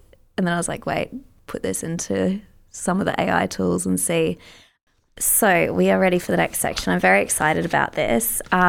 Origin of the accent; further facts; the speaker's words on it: Brisbane, Queensland, Australia; now in Sydney, Australia; we're from Brisbane originally, and one of the most amazing things about living in Sydney is this access to the ocean.